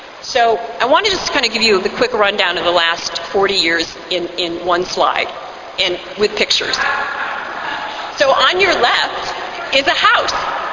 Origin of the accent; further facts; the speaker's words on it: Chicago, Illinois, United States; we have to remember because we're from Chicago